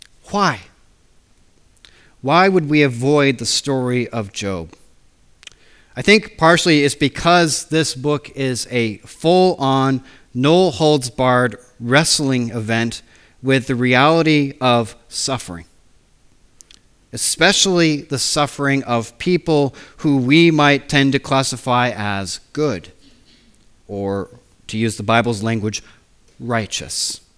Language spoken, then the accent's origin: English; United States; When I was growing up in America, even from a young age.